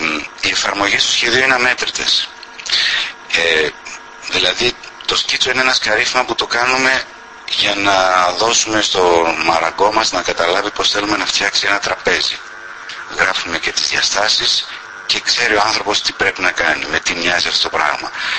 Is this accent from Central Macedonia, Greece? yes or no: yes; Thessaloniki, Central Macedonia, Greece; Γεννήθηκα στη Θεσσαλονίκη και έζησα εκεί μέχρι τα 24 μου